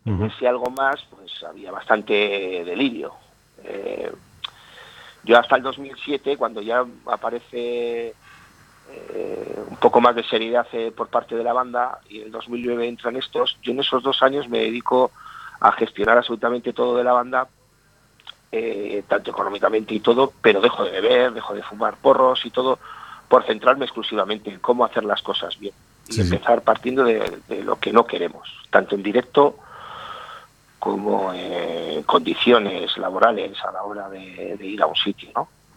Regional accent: Galicia, Spain; yo siendo de origen gallego

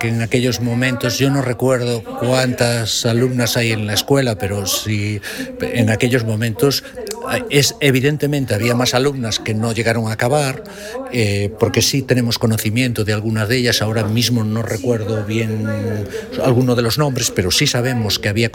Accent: Galicia, Spain; un poco diríamos como buenos gallegos, que depende, ¿no?

